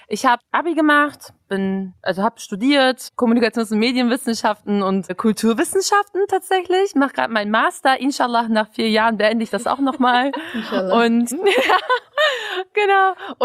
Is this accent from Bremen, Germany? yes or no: yes; Bremen, Germany; Also mein Vater ist zweite Generation und genau, ich bin in Bremen geboren, aufgewachsen. Also die Ecke, in der ich aufgewachsen bin, da waren halt sehr viele Kennex tatsächlich, also sehr viele Menschen aus sehr vielen unterschiedlichen Herkunftsländern.